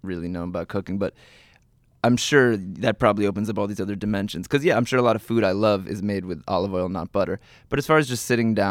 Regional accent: New Jersey, United States; That was also tough, you know, growing up in New Jersey where...

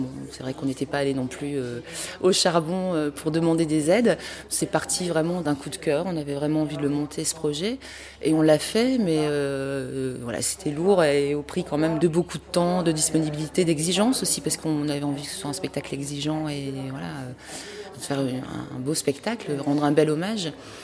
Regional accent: Fourmies, Hauts-de-France, France; born there; je suis née à Fourmies.

